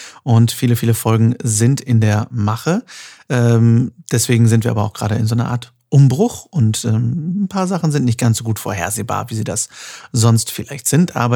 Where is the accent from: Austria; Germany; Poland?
Germany; North Rhine-Westphalia; now in Düsseldorf, Germany; Und das, obwohl ich jetzt in Düsseldorf lebe. Aber diese Diskussion werde ich jetzt nicht auslösen. Ich bin Westfale, mir ist das relativ schnuppe.